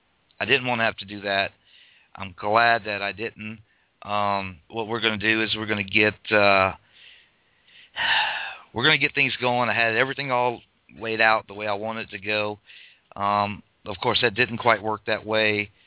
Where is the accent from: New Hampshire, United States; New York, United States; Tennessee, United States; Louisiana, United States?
Louisiana, United States; Morgan City; I'm from South Louisiana myself, Morgan City.